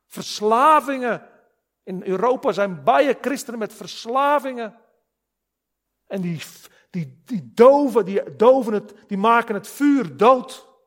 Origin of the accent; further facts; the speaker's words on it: Netherlands; now in South Africa; Oh, als Hollanders, wij genieten bijen van die braai in Zuid-Afrika. Wij hebben dat in Holland niet.